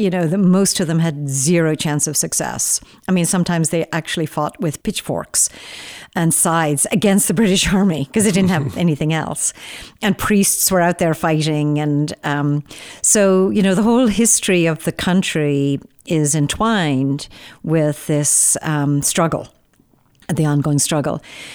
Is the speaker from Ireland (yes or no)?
yes; Ireland; even though I'm not from the North. I'm from the South.